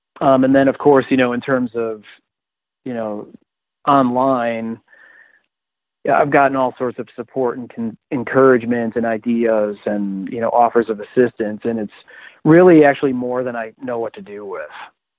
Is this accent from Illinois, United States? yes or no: yes; Lake Forest, Illinois, United States; Now I grew up on the North Shore. I actually grew up in Lake Forest.